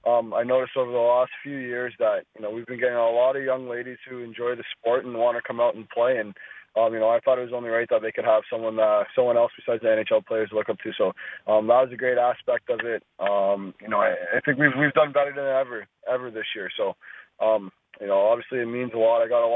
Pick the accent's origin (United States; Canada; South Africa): Canada; growing up in Canada, you got, you know, I think it was a little bit different.